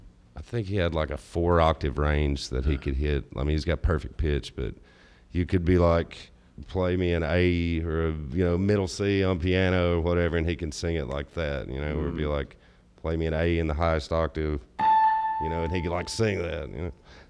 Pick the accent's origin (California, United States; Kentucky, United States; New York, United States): Kentucky, United States; Hazard; I'm from Hazard, man. We can't read in Hazard.